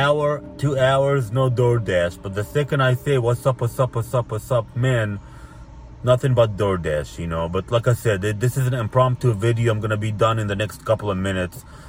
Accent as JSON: {"language": "English", "region": "Florida", "country": "United States", "said": "I'm like, sorry, man. I'm from Florida. I'm going up to New York."}